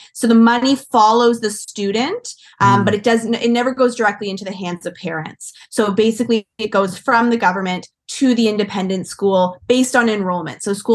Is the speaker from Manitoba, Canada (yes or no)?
no; Ontario, Canada; so I'm from Ontario.